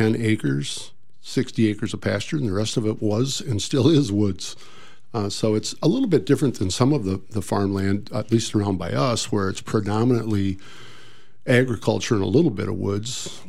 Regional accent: Cazenovia, Wisconsin, United States; So I was thinking about this on the way up, how to describe where I grew up. And I grew up in Cazenovia, which is pretty much due east of here

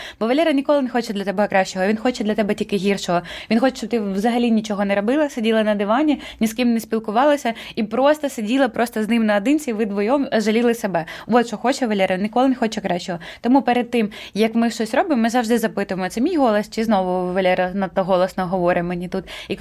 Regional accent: Galicia, Ukraine; moved away; я із Галичини переїхала

